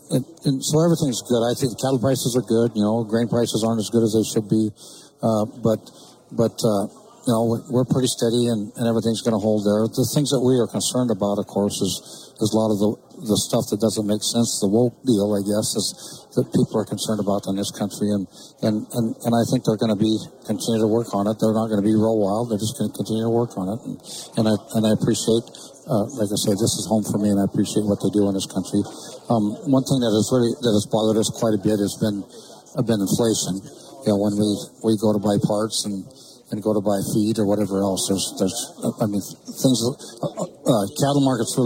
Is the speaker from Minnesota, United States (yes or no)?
no; Turner, Montana, United States; moved away as an adult; I grew up in Turner, Montana, which is on the Canadian line, and I moved here when I was 27 down to this country, and this has been home.